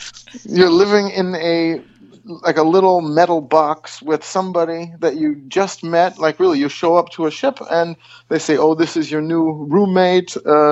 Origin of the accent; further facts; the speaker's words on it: United States; because I'm American, you know.